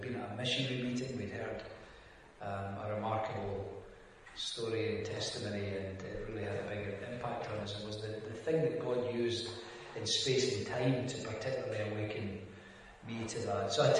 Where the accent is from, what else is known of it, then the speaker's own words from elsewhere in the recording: Hamilton, Scotland, United Kingdom; I live nowadays in Renfrew, just very close to Glasgow Airport, on the outskirts of the city. From that area, really, from Lanarkshire, born and brought up in Hamilton. And we moved there a little bit when I was young, just a little bit around the area, but essentially just south of Glasgow most of my life.